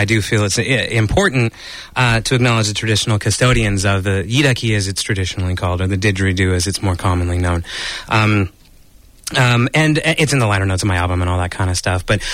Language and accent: English; Canada; I am Canadian, so.